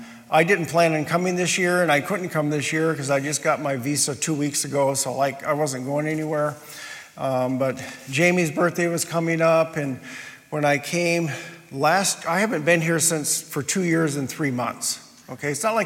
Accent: Liberia; I grew up in Liberia

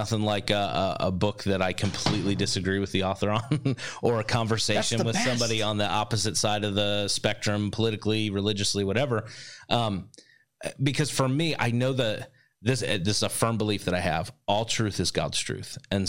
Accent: East Coast, United States; I grew up on the East Coast. I thought one way about Midwest. And then I came to the Midwest.

